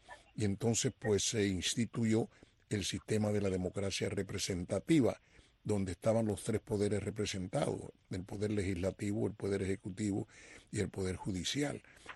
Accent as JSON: {"language": "Spanish", "town": "Vereda Nueva", "region": "Artemisa", "country": "Cuba", "tie": "born or raised there", "said": "me eduqué en mi enseñanza primaria en las escuelas públicas de Cuba, de mi pueblo, en Vereda Nueva."}